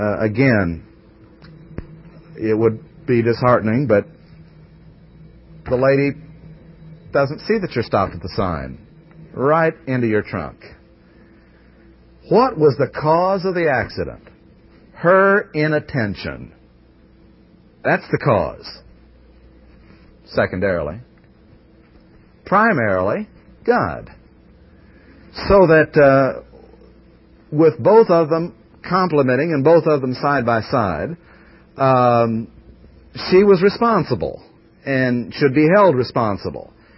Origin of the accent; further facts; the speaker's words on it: Ireland; well, being Irish, for me, it wouldn't wilt.